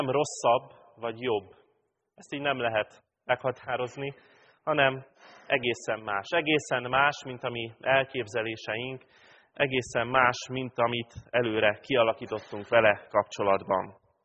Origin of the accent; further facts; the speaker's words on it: Pápa, Veszprém County, Hungary; Mikor már lelkészként elmentem a szülővárosomba prédikálni